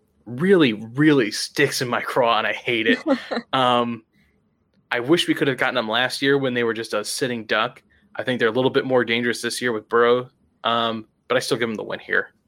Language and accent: English; Cincinnati, Ohio, United States; This one's personal for me, growing up in the Cincinnati area